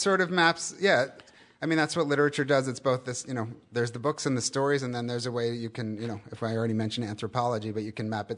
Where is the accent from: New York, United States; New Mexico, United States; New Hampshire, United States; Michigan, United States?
New York, United States; Long Island; born there; But I used to hide from it for a long time, but I was born in Long Island, Strong Island, New York.